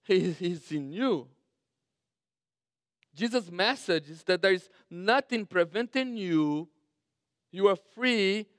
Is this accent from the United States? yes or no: no; Brazil; I grew up in Brazil, had an opportunity to play soccer on a high level